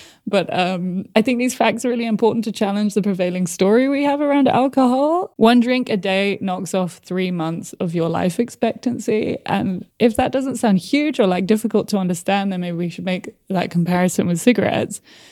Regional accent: Spain; I grew up in Spain, as you know, and I was like actively encouraged to drink wine from 12.

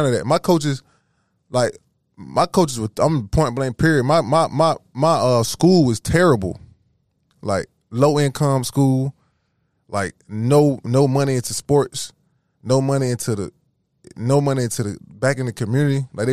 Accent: Toonsboro, Georgia, United States; So like my neighborhood where I grew up in Toonsboro, like you only stayed in your city.

